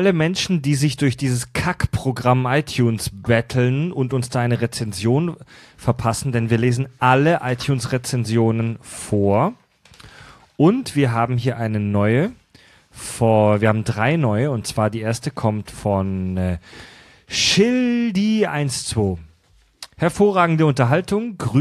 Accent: Kieselbronn, Baden-Württemberg, Germany; ich komme aus Kieselbronn, einem noch viel schlimmeren Kaff.

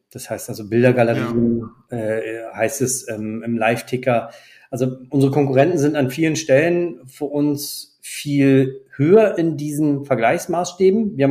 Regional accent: France; Ich bin selber auch Franzose

